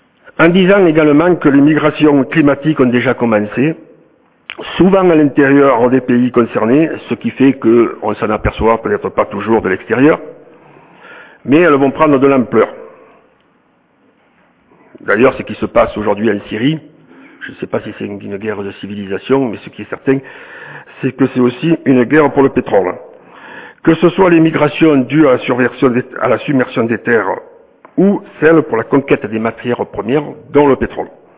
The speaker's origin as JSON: {"language": "French", "country": "France", "said": "chez nous en France ou ailleurs de par le monde"}